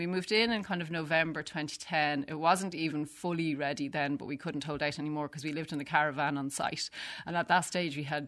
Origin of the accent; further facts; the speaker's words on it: Dublin, Leinster, Ireland; I grew up in Dublin